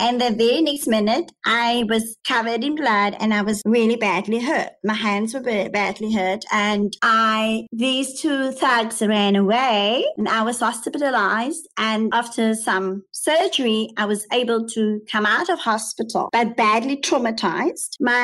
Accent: Cape Town, Western Cape, South Africa; as I mentioned, I come from the Cape Flats. And it's a drug-infested area amongst beautiful people.

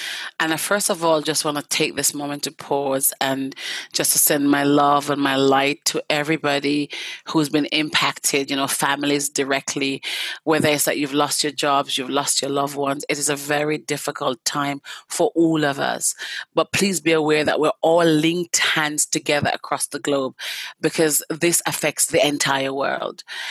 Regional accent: Jamaica; now in United Kingdom; I'm Jamaican. Don't forget that part.

